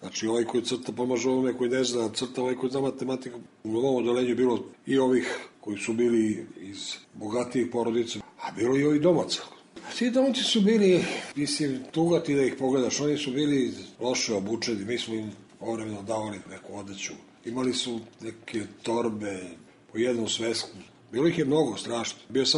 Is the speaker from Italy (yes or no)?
no; Belgrade, Serbia; Odrastao sam na Senjaku. Tu sam proveo rano djetinjstvo koje pamtim.